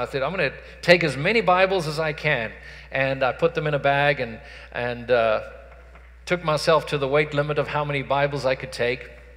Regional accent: South Africa; I had the privilege of going to South Africa, to my hometown

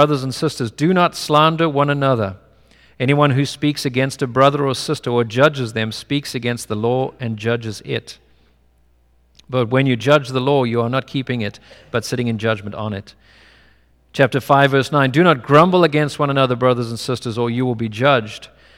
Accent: Cape Town, Western Cape, South Africa; born there; I was born in Cape Town, and as a result, I speak differently to someone who was born in Johannesburg.

